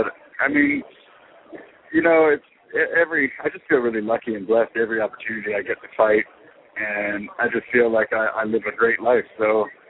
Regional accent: Vancouver, British Columbia, Canada; And I came from Vancouver, Canada, where we get a lot of rain, and it's really wet and stuff.

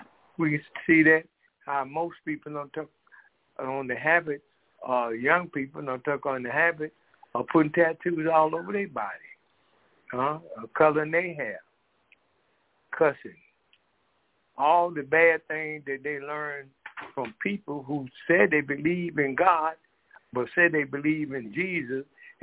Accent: Decatur, Georgia, United States; She had to tie some loose ends, and we are from Decatur, Georgia.

